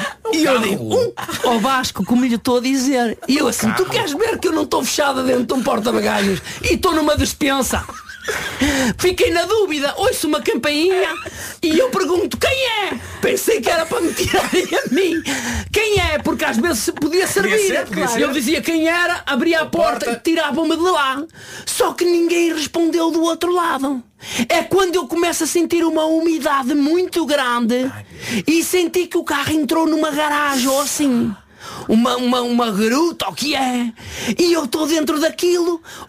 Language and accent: Portuguese; Famalicão, Norte, Portugal; Sou natural de Famalicão.